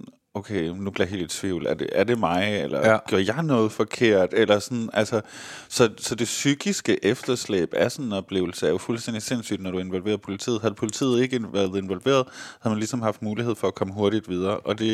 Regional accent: Vejle, Region of Southern Denmark, Denmark; Vejle. Jeg er fra Vejle.

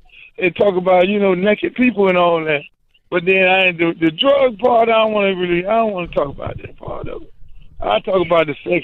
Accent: Miami, Florida, United States; You know, I'm from Liberty City. At the end of the day, if I wanted to be involved in all those different type of activities, I did that in my hometown.

